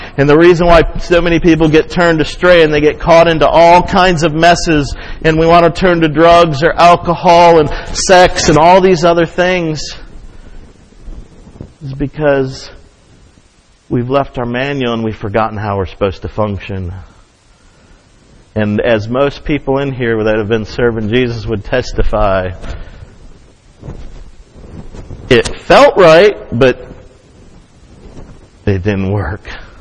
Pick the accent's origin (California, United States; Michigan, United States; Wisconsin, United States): Michigan, United States; that's what I grew up saying in Michigan, creek.